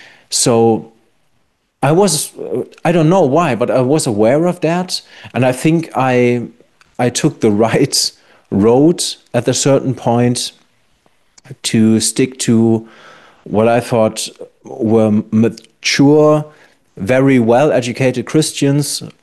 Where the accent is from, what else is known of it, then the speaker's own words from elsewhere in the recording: Kamen, North Rhine-Westphalia, Germany; we grew up in Kamen, and at the main center of Kamen, there's a big skate park.